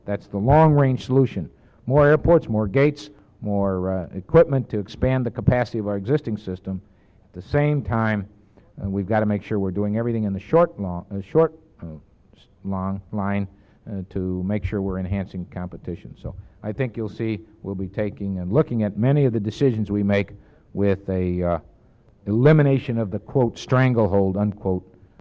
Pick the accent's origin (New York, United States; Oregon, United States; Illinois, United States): Illinois, United States; Springfield; I grew up in Springfield, Illinois, and as corny as this sound, I was an Eagle Scout and walked in Lincoln's footsteps.